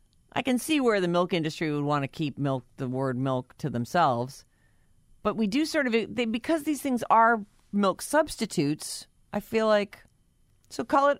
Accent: East Coast, United States; growing up on the East Coast, I'd been to Disney World a couple times, and when I came here and went to Disneyland for the first time

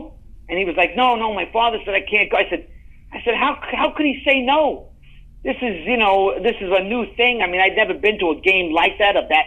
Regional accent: Queens, New York, United States; I was from Queens, which I really should have been a Mets fan by landscape.

